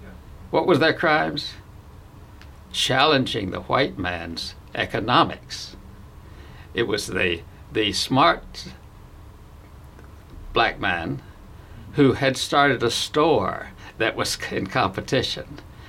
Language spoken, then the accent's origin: English; Winston-Salem, North Carolina, United States; Okay, I was born in Winston-Salem, which is a very historic town, with the Boravians having settled that in 1763. And so I grew up with history.